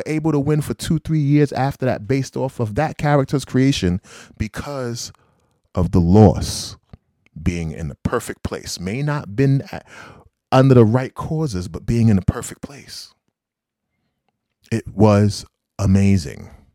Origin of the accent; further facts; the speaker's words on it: Brooklyn, New York, United States; I grew up in Brownsville, Brooklyn, New York.